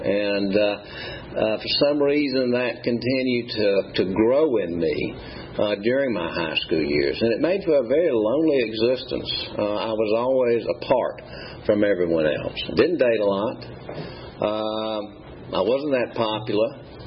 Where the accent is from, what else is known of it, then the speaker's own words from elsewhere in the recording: Atlanta, Georgia, United States; also born or lived in Fayette County; I'm a native Atlanta. I was born at Georgia Baptist Hospital in 1961 in the old wing. I grew up on Stewart Avenue, which is now Metropolitan Parkway